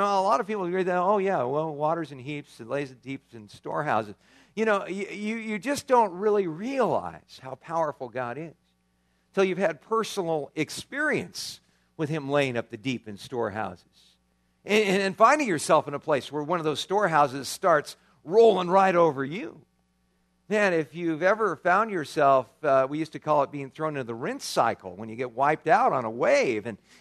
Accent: California, United States; now in Tucson, United States; you know, I love living in Tucson. The only thing I miss about where I grew up in California is being by the beach, being by the ocean

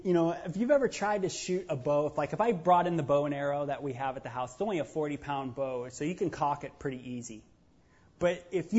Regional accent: California, United States; I'm from California. We're all liberal there.

